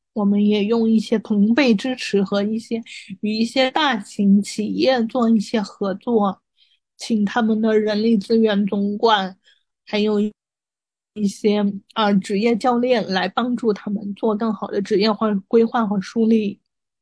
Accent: Changsha, Hunan, China; 比如说我老家长沙。

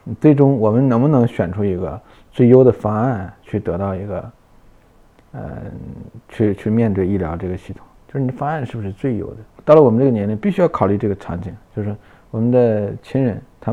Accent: Northeast China, China; 我们老家东北

